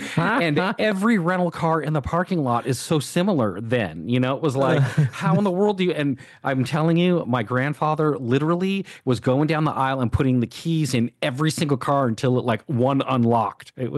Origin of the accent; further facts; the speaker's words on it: California, United States; I grew up in California, so I went to Disneyland a lot when I was a kid.